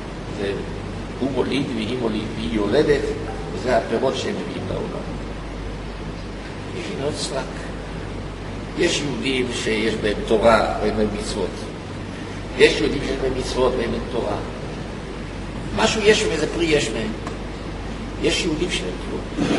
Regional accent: Jerusalem, Jerusalem District, Israel; now in Haifa, Israel; שאני הקטני ירושלמי, אומנם אני עכשיו גר בחיפה, אבל אני ירושלמי.

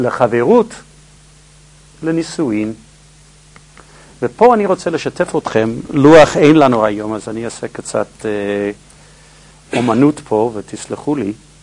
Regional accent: Jerusalem, Jerusalem District, Israel; אז אני ירושלמי, חשבתי על קריית יובל שם

